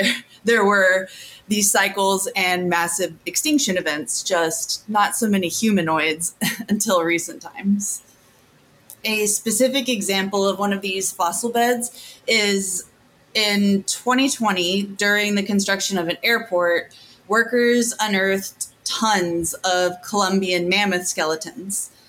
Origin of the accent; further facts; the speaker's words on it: Texas, United States; I would go see dinosaur tracks near where I grew up in Texas